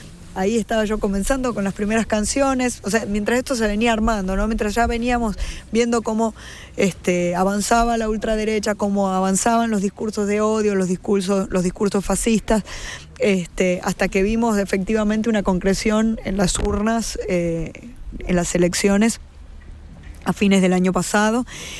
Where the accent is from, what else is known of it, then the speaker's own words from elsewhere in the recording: Northwest Argentina, Argentina; born there; Y también tiene otro significado en el norte, donde yo nací, y lo tiene no solamente en el noroeste de la Argentina